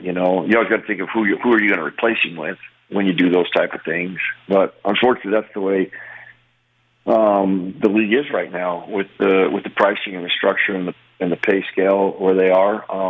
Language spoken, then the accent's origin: English; the West, United States; I'm from the West. I play in the Big Sky.